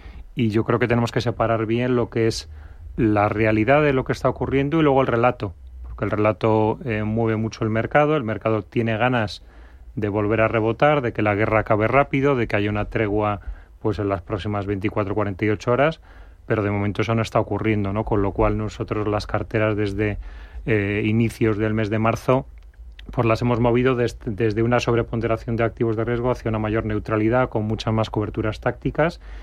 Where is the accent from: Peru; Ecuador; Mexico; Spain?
Spain; Cantabria; estaba en mi tierra, en Cantabria